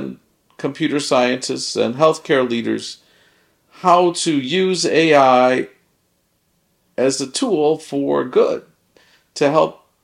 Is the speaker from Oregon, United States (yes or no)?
no; Chicago, Illinois, United States; My background is that I'm from Chicago, and born and raised.